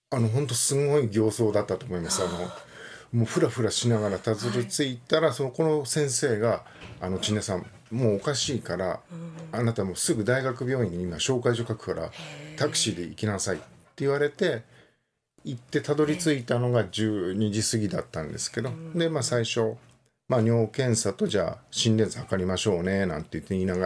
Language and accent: Japanese; Saitama, Japan; 私、埼玉出身で、東京の方でずっと働いてたんですけど、